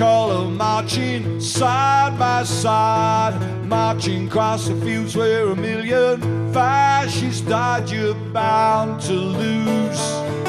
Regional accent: England, United Kingdom; I'm from England.

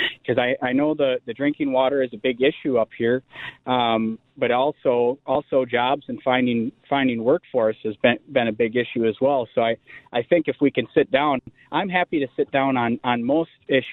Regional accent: Wisconsin, United States; I was born and raised in the Northwoods. I was born helping my neighbor farmers shovel manure and throw hay bales and pick rock.

